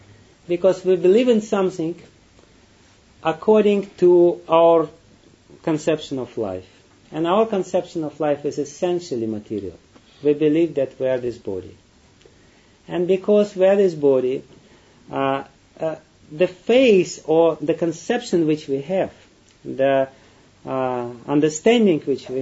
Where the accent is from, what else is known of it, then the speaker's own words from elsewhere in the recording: Russia; English is a second language; Like I'm coming from Russian background. And in Russia, the people, they tried for 70 years, for 70 plus years, they tried to arrange the whole system of the state as a religion without God.